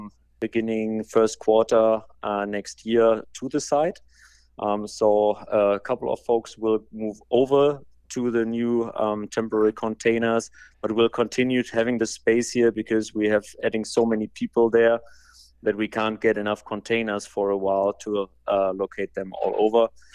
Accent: Germany; English is a second language; now in United States; as you might have heard, I'm from Germany with my accent

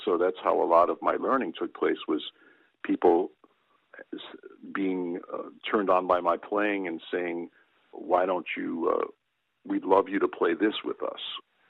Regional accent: New York City, New York, United States; And growing up in New York, you know, you could pretty much find about just about anything, not everything, but just about anything.

